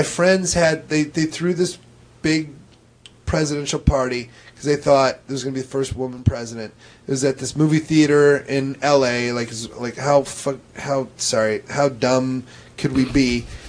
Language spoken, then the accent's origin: English; Iowa, United States; Even I'm from Iowa, and I'm like, gross.